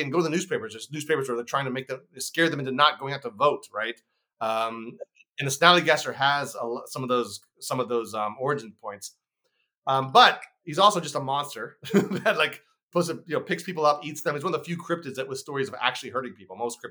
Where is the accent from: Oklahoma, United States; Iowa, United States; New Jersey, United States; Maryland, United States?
Maryland, United States; So I grew up in Southern Maryland, St. Mary's County.